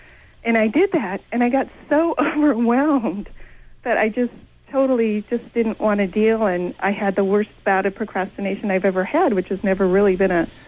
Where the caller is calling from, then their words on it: Santa Cruz, California, United States; Santa Cruz.